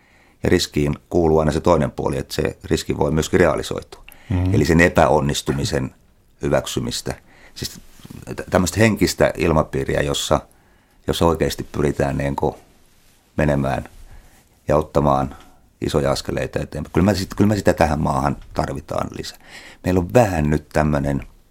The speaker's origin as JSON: {"language": "Finnish", "region": "South Ostrobothnia", "country": "Finland", "said": "no mä olen itse eteläpohjalainen"}